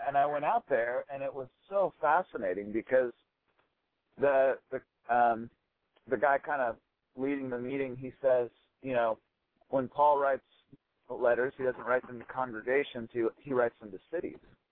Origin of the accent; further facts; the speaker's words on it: Seattle, Washington, United States; I'm kind of born and raised in Seattle, graduated from Seattle Pacific University with a music and theology degrees.